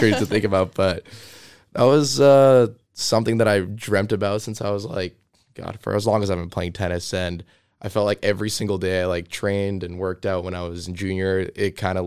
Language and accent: English; Ukraine; English is a second language; now in Canada; I'm from Canada. And it's just fascinated me this whole time. I mean, originally from Ukraine, I've moved around so much